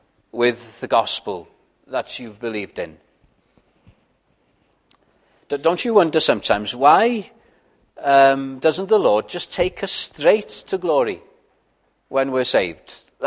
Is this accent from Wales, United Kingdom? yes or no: yes; Wales, United Kingdom; first language Welsh; English is a second language; I'm a Welsh-speaking Welshman. As Saul of Tarsus said, Hebrew of the Hebrews, well, I can say a Welshman of the Welshmen, coming from North Wales.